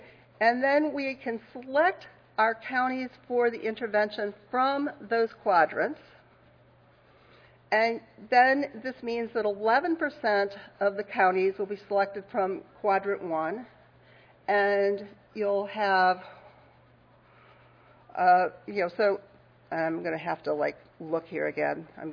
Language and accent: English; Nashville, Tennessee, United States; I'm from Nashville.